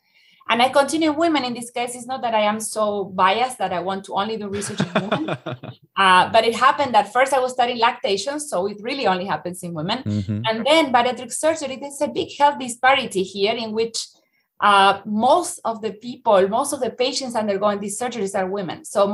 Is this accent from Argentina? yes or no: yes; Argentina; English is a second language; as you may tell by my accent, I am coming from Argentina. I did my PhD in Argentina.